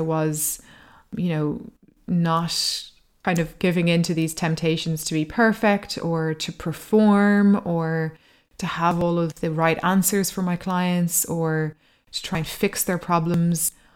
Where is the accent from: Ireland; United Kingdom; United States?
Ireland; I'm half Irish, half Dutch, and I live in Ireland. Socialized more Irish. My culture is very Irish.